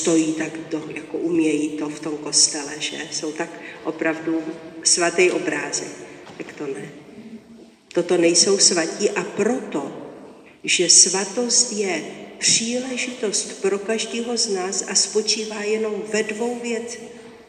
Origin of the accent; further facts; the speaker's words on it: Moravia, Czechia; pocházím z Moravy, byla jsem úplně jako holka z vesnice.